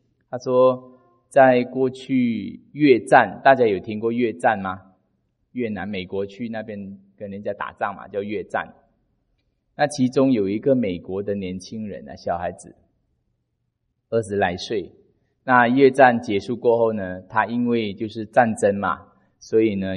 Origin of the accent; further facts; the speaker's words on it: Malaysia; 因为我是马来西亚那边哈